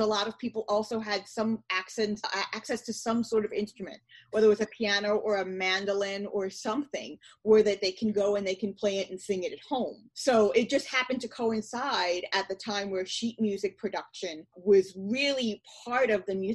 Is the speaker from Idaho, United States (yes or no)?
no; New York, United States; being a New Yorker, I have to throw some Yiddish in here.